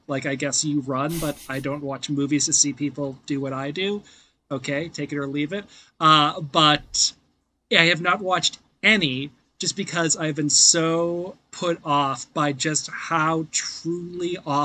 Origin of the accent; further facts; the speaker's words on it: Boston, Massachusetts, United States; I really hope Boston hosts the Olympics. That'd be kind of cool in my hometown.